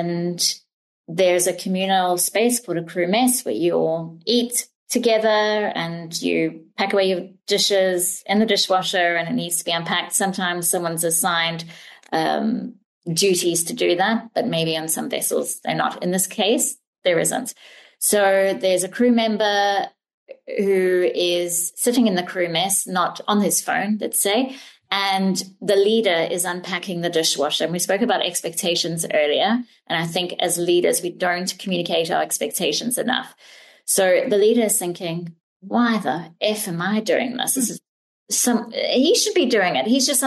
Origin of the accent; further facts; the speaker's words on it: South Africa; Okay, so growing up in South Africa